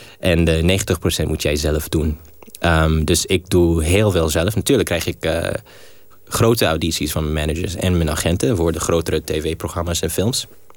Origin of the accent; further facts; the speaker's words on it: Ethiopia; moved away as an adult; also born or lived in Mauritania; Klopt, geboren in Mauritanië en opgegroeid in Ethiopië.